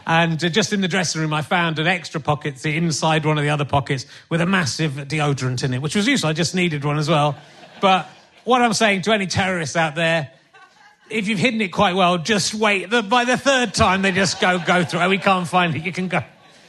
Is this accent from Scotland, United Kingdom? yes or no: no; East of England, United Kingdom; I came from Hertfordshire, which is not near to Belfast.